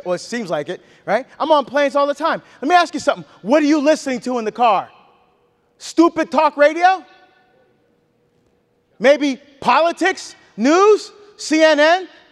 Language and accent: English; New Jersey, United States; I'm from Jersey, right? Meat and potatoes Catholic, man.